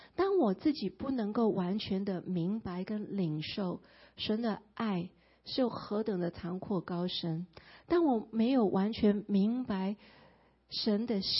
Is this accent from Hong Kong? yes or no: yes; Hong Kong; born there; also born or lived in United States; 我是在香港出生，然后小时候的确是有移民到美国去，但是去的时间不长，因为我去了大概一年吧。